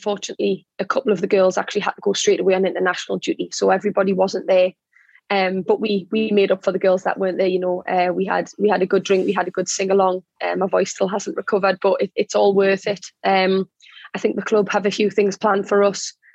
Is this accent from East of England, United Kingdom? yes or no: no; Newcastle, North East England, United Kingdom; It reminds me a lot of home. You know, I'm coming from Newcastle